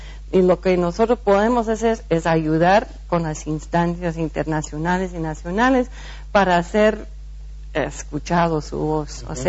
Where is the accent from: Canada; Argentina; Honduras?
Canada; yo siento que el trabajo mío como canadiense es ir destapando los oídos canadienses